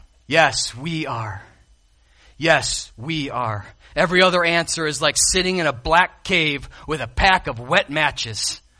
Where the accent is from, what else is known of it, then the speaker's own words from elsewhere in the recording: Alaska, United States; Now, you know we're all from Alaska. And if you heard the story, living in the coldest inhabited place of North America for a ways, we saw some cold temperatures.